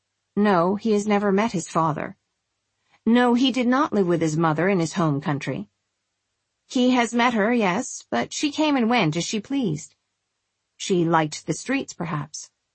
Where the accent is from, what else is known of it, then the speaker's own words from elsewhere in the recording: Mexico City, Mexico; I'm a Chilanga. Well, I'm a Catracho, so we're enemies. He's right. I'm from Mexico City, and he's from Honduras, and in many ways that makes us hostile neighbors.